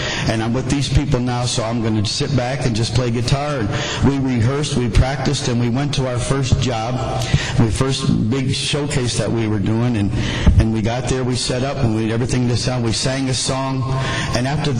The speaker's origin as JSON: {"language": "English", "town": "Nashville", "region": "Tennessee", "country": "United States", "said": "We're from Nashville, Tennessee."}